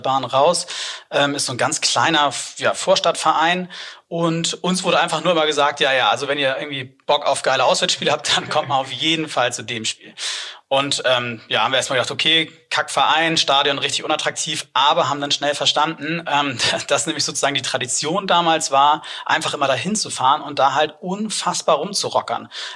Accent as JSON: {"language": "German", "region": "Hamburg", "country": "Germany", "said": "als Hamburger"}